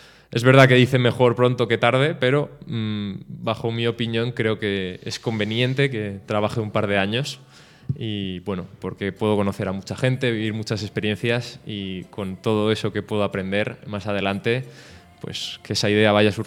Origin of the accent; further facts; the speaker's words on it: Pozuelo de Alarcón, Community of Madrid, Spain; Y es algo extraño porque yo soy de Pozuelo.